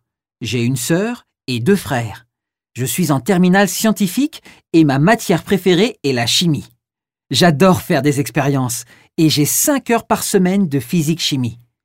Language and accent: French; Grasse, Provence-Alpes-Côte d'Azur, France; born there; J'ai 17 ans. Je suis né à Grasse, capitale du parfum. C'est dans le sud de la France, près de Nice. Et maintenant, j'habite à Nice.